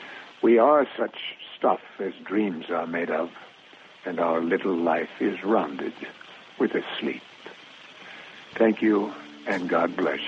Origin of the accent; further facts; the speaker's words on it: Michigan, United States; I'm grateful that I was born in America, that cradle of freedom and opportunity, where a kid from the Michigan Northwoods can work hard and make something of his life.